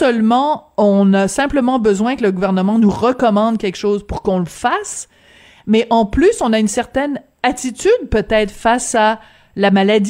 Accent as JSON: {"language": "French", "region": "Quebec", "country": "Canada", "said": "Un peu comme chez nous au Québec"}